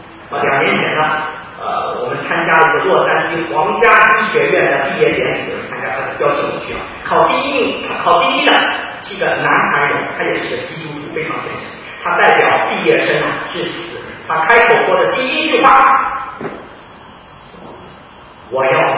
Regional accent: China; 我想大多数人，尤其是我们中国人，都选择了哪一条自私的道路。我们中国人啊，我们的福气遍布全球

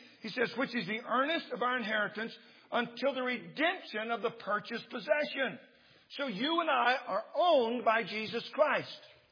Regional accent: Texas, United States; You know why? Because I'm from Texas. And Texans love to tell big stories.

